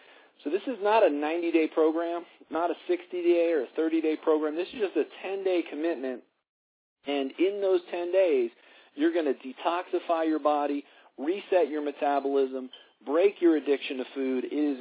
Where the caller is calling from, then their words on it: Colorado, United States; I'm calling in from Colorado tonight.